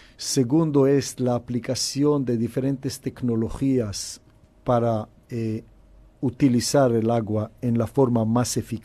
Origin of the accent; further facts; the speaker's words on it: Israel; Yo cuando crecí en Israel como niño, como joven